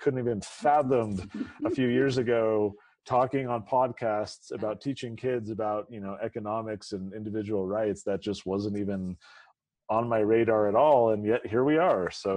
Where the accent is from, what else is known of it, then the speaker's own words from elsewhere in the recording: San Diego, California, United States; also born or lived in Utah; I went to school here in Utah, Brigham Young University. I grew up in San Diego.